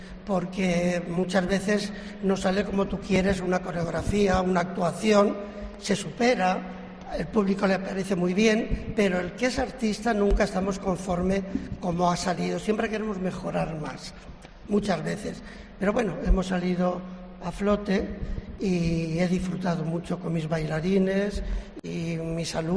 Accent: Alicante, Valencian Community, Spain; yo sí me siento muy querido por Alicante

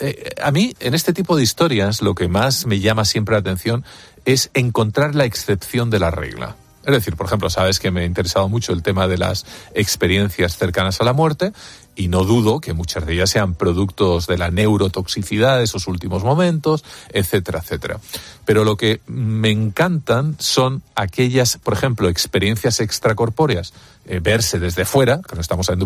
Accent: Spain; Soy el único español y el único no norteamericano

